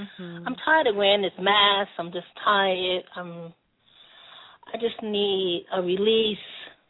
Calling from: Albany, New York, United States

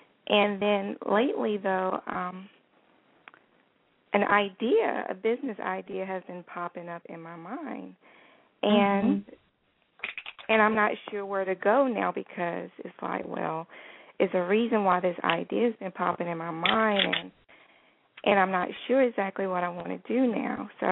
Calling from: Ohio, United States; Hi, Miss Blue. … I'm calling from Ohio.

